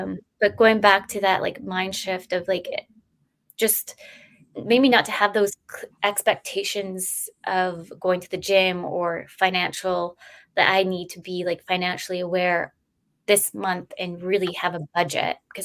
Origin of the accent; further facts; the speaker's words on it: Victoria, British Columbia, Canada; I'm from Victoria, BC, and we have like this trail called the Goose Trail.